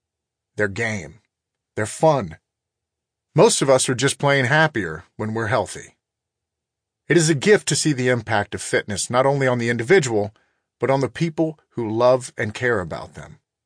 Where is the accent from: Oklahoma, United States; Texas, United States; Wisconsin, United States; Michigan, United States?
Texas, United States; Corpus Christi; I grew up in and around Corpus Christi, Texas, and spent most of my childhood playing outdoors.